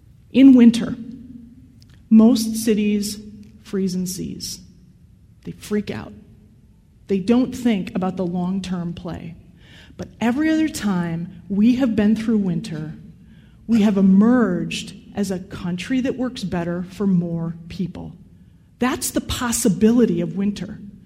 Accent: Madison, Wisconsin, United States; Chicago just sucked Oscar Mayer out of my hometown of Madison, Wisconsin.

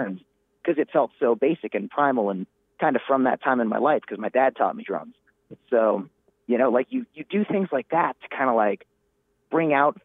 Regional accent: New York, United States; we're all really from the Hudson Valley, which by New York standards isn't exactly upstate.

